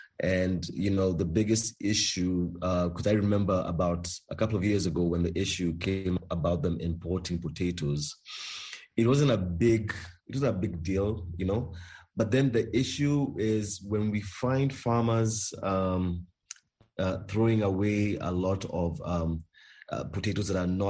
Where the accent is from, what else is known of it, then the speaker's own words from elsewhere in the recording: Kenya; I was born and raised in Kenya